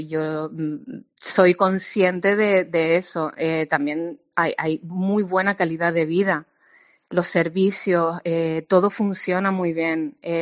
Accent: Canary Islands, Spain; now in Central Europe; Siendo canaria

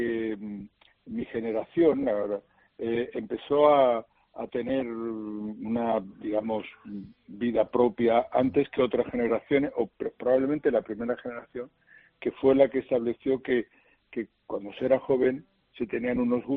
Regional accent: Granada, Andalusia, Spain; moved away; also born or lived in Madrid; hace 60 años yo salí de Granada por primera vez para irme a Madrid a vivir, a intentar la aventura de la música. O sea que yo ya soy lo suficientemente mayor

